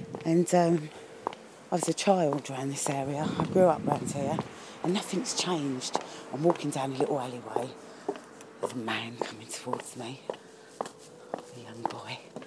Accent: London, United Kingdom; born there; I was born in London, I'm just used to the stars I can see.

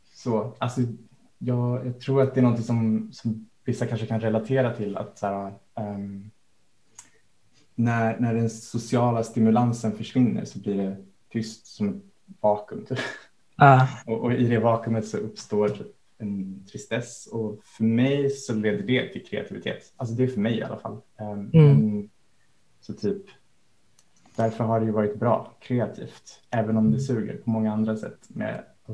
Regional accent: Stockholm, Stockholm County, Sweden; Jag är uppvuxen i Stockholm, en liten del i Stockholm som heter Gröndal, i en musik och alltså en musikintresserad och musikpraktiserande familj kan man säga.

